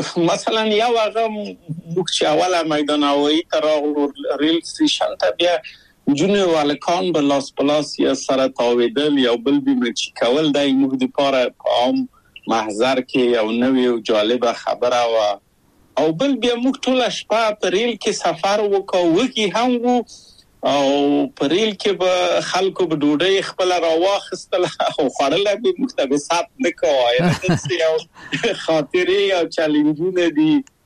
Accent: Kabul, Afghanistan; moved away as an adult; also born or lived in Czechoslovakia

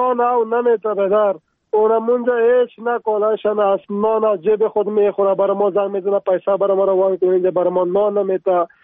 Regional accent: Paktika, Afghanistan; از کابل تماس گرفتیم. ولایت ما پکتیکا است. 40 سال میشه نمینجا در منطقه در لمان زندگی میکنیم.

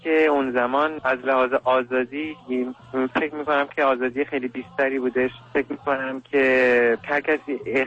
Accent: Iran; now in France; خودم الان چون توی خارج هستم میبینم، تا من به یکی میگم من ایرانیم

